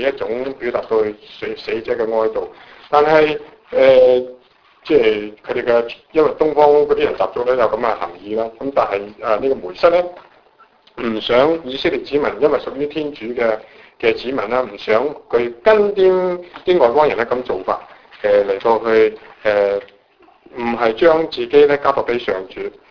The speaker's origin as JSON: {"language": "Chinese", "country": "China", "said": "他好像我们中国人呢有一些叫做什么招魂"}